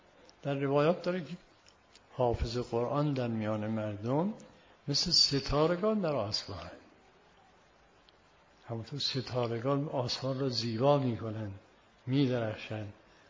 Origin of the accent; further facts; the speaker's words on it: Yazd, Iran; اجازه بدید من یه داستانی از شهر خودمون نقل کنم، دارالعباده ای از جزء شهرهای معروف دینیه، دارالعباده میگن.